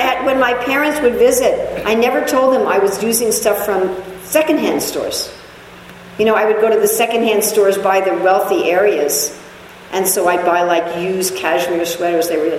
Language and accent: English; New York, United States; I'm originally from New York.